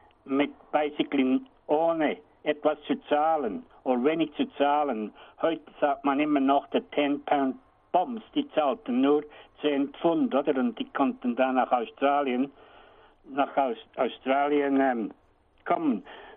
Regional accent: Bern, Switzerland; moved away as an adult; also born or lived in Lausanne; ich bin in Kanton Bern aufgewachsen, in der Schweiz. Nach der Lehre, nach der Rekrutenschule ging ich nach Lausanne und habe in Lausanne gearbeitet.

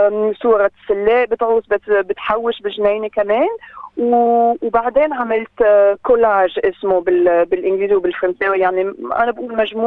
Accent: Lebanon; now in France; أنا لبنانية من فرنسا

